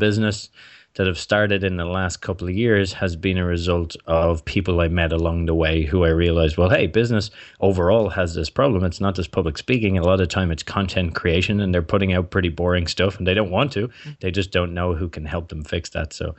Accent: Ireland; moved away; But I'm born and raised in Ireland, but I think I've lived and worked in nearly in 12 different countries now, and been to well over 50.

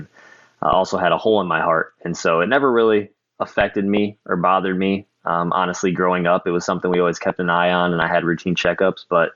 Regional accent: Burlington, Wisconsin, United States; I grew up in Burlington, Wisconsin, which is a small town in southeast Wisconsin.

